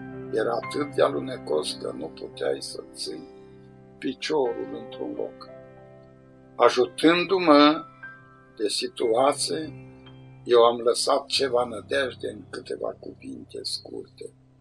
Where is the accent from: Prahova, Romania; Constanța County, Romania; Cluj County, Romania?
Cluj County, Romania; Fodora; am mers la satul meu natal, la Fodora